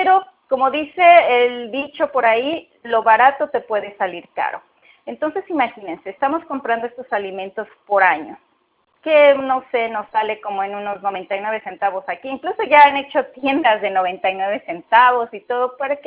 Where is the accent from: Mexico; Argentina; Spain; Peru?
Mexico; Mexico City; yo soy de la Ciudad de México, crecí, nací en México